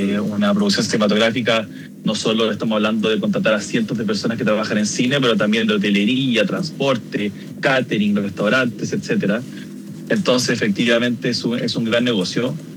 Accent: Chile; now in Los Angeles, United States; Yo vivo en Los Ángeles, soy chileno, soy productor de cine, vivo en Los Ángeles, California.

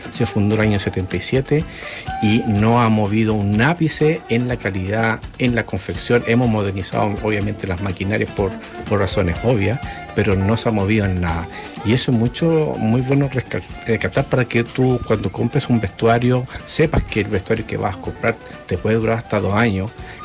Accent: Chile; como buen chileno, deja las cosas para última hora

